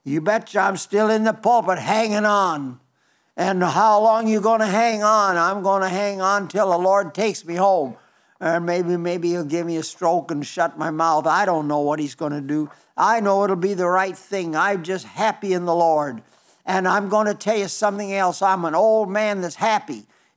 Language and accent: English; South Dakota, United States; I come from Western South Dakota. Mount Rushmore doesn't move an inch.